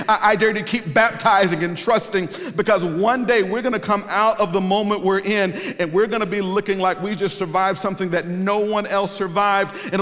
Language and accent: English; the South, United States; Notice now, I'm from the South of the United States. I grew up in a black church, okay?